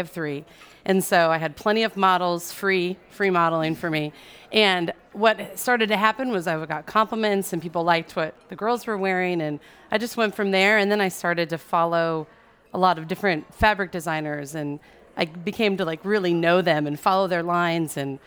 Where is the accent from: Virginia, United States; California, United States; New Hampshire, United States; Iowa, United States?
California, United States; now in New Orleans, United States; I think I'm from California, from suburbs of Orange County